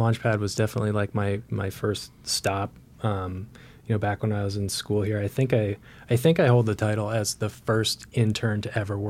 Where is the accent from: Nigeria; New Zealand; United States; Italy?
United States; Vermont; And growing up in Vermont, I mean, you're not far from New York City.